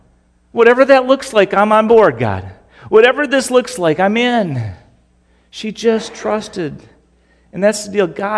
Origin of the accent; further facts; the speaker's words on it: United States; I grew up in America just like most of you guys did.